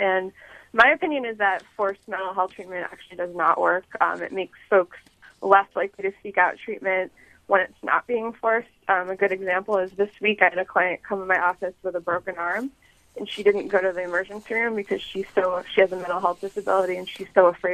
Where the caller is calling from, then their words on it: San Jose, California, United States; Hi, I'm calling from San Jose, and I'm an attorney.